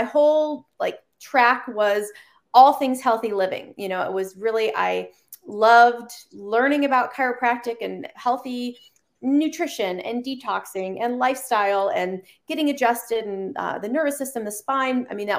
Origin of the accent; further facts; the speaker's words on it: Michigan, United States; now in California, United States; I am originally from Michigan, and we've moved around a little bit and have, moved to California about 5 or 6 years ago.